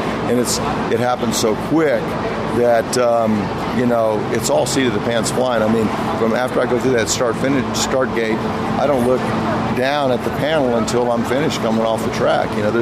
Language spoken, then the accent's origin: English; Texas, United States; born there; I mean, I was born in Texas, and they're like, you know, is it special to win here?